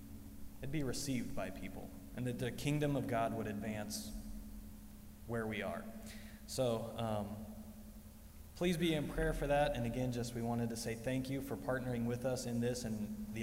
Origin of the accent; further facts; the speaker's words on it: Wichita, Kansas, United States; now in Rose Hill, United States; So just quickly, I grew up in Wichita, and now my Kansas home is out in Rose Hill. So that's where we're from.